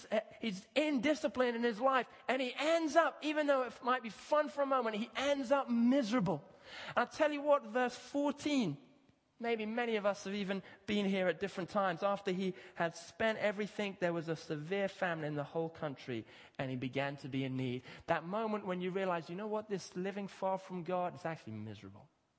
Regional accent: Kenya; I grew up in Kenya, I think it's 100,000 street kids in Nairobi.

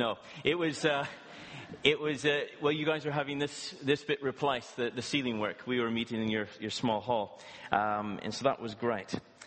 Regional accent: Canada; now in Brighton; I'm originally from Canada, as you can tell from the twang in my voice. I'm not from these parts. But God called us to Brighton 11 years ago

